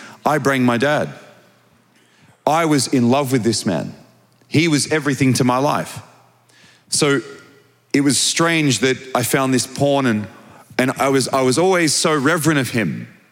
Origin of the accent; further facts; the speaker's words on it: Australia; I'm from Australia.